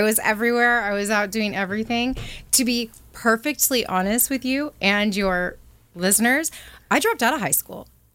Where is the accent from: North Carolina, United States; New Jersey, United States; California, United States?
California, United States; Fullerton; I grew up in Fullerton in Orange County all my life, California.